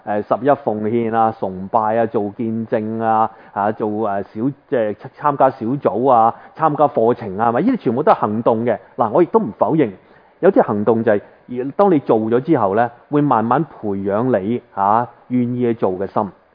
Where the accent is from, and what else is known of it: China